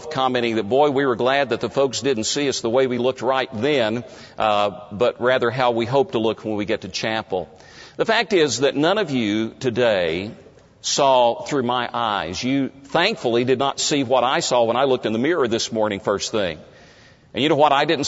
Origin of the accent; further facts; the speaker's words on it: Tennessee, United States; I remember growing up in East Tennessee in a public high school.